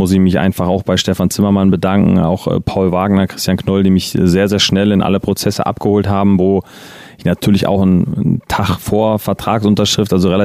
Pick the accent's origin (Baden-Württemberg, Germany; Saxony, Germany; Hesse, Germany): Hesse, Germany; Neukirchen; Nordhessen. Okay, okay. Aber wir, da wo ich wohne, okay. in Neukirchen, wo ich groß geworden bin, Schrecksbach, das ist so der südlichste Zipfel von Nordhessen.